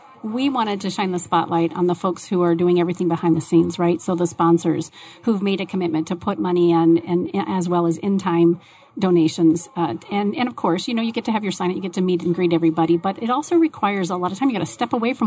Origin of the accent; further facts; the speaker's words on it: Arizona, United States; No, I'm clearly from the East Valley.